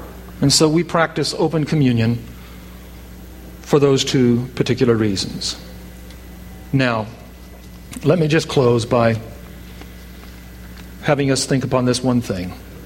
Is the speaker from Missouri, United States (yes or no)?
no; Arkansas, United States; now in California, United States; I was raised, David and I were both raised in a church that practiced closed communion. And when we came out from Arkansas to California, the church that we attended over in Dos Palos also practiced closed communion.